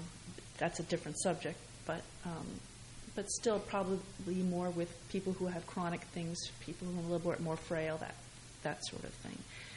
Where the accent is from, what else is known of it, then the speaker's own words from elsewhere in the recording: New Jersey, United States; I grew up in Hunterdon County here.